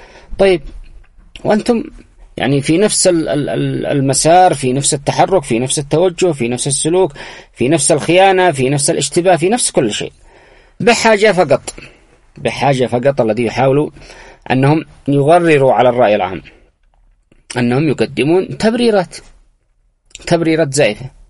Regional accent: Yemen; تعالوا نحل هذه المشكلة فيما بيننا البين كيمنيين

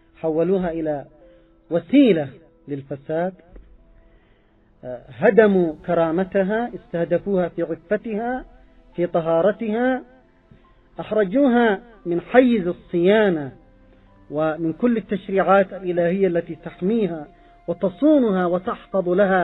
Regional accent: Yemen; حتى عندنا في اليمن

